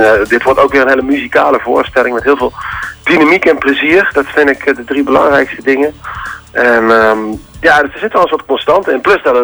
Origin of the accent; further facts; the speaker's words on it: North Brabant, Netherlands; waarbij ik altijd een deel over mijn jeugd in Brabant vertel